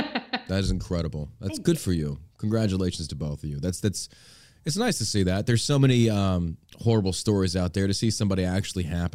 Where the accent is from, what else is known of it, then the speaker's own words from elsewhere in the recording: the South, United States; I'm from the South and I know this.